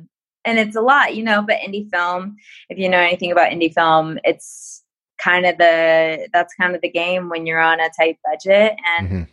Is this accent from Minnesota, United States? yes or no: no; Virginia, United States; I grew up in Virginia, really close to the Appalachian Trail. In fact, pretty much on the Appalachian Trail.